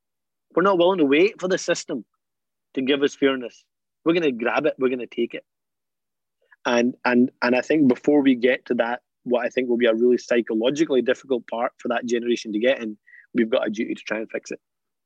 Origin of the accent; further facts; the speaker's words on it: Scotland, United Kingdom; For my generation, I'm British and Scottish. This is my home. I'm not going anywhere. I've still got an affinity to Pakistan, partly because my parents now live there.